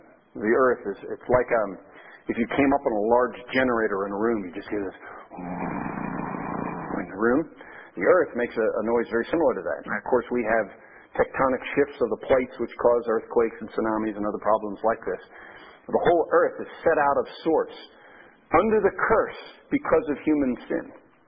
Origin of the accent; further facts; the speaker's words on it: United States; and I grew up in the States